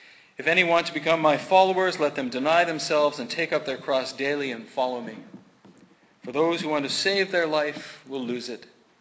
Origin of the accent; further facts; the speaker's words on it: Canada; also born or lived in England; But as a consequence of being English-born and then being raised in Canada